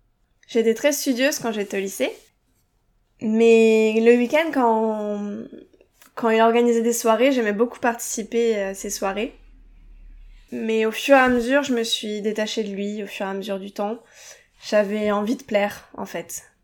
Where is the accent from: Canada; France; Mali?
France; Hauts-de-France; Moi, je venais de la campagne du Nord, donc je découvrais vraiment un monde enchanteur.